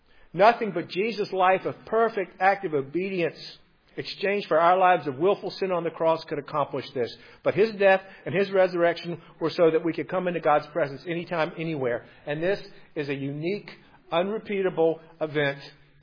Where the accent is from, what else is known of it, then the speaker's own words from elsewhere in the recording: Papua New Guinea; I'm a missionary kid. I grew up in New Guinea, which is on what geologists call the Ring of Fire